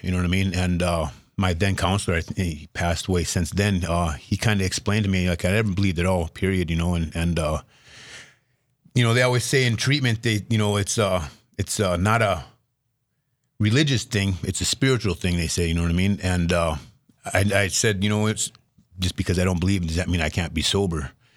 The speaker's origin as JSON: {"language": "English", "town": "Linton", "region": "North Dakota", "country": "United States", "tie": "born or raised there", "also_born_or_lived": "Bismarck", "said": "I was born in Bismarck and lived in Bismarck for about 5 years until my parents divorced. After that, moved to Linton. My dad owned a construction company, moved to Linton, and grew up down there."}